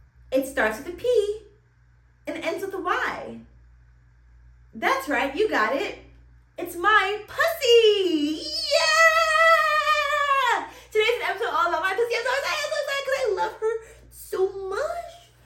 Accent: Queens, New York, United States; I grew up in Queens, New York, and was homeschooled slash unschooled for about 12 years.

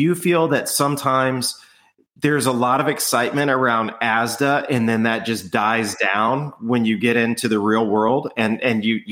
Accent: Texas, United States; I say it because we're both from Texas

